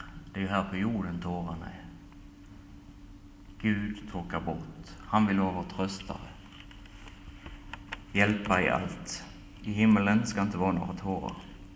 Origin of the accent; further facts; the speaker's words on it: Västerbotten County, Sweden; hemma i Västerbotten